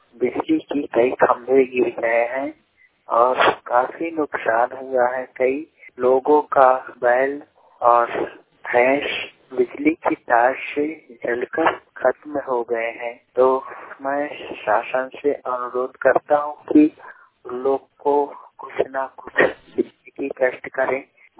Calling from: Singrauli, Chhattisgarh, India; ग्राम post Singrauli जिला Korea Chhattisgarh से बोल रहा हूँ।

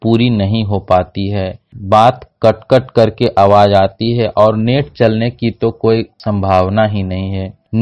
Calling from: Karkayan, Bihar, India; मेरे गांव का नाम है करकायन, मेरे डिस्ट्रिक्ट का नाम है पटना और मैं बिहार से बोल रहा हूं।

